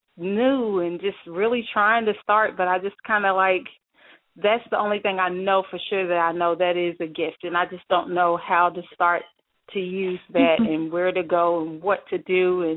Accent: Louisville, Kentucky, United States; I'm from Louisville.

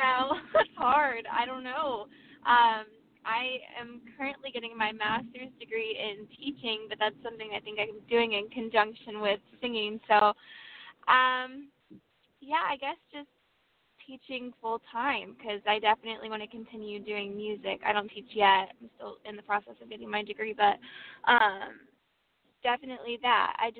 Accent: Illinois, United States; now in Nashville, United States; I sang in church growing up, all over. I grew up in Illinois. So I sang in my church and in churches all around the area.

